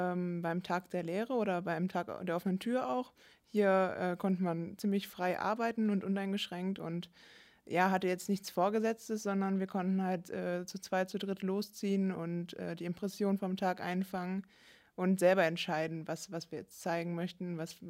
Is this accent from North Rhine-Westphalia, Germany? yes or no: yes; North Rhine-Westphalia, Germany; now in Dortmund, Germany; Ursprünglich komme ich vom Niederrhein, in der Nähe von Holland, genau, aus einem kleinen Dorf. Und jetzt wohne ich seit 2 Jahren in Dortmund.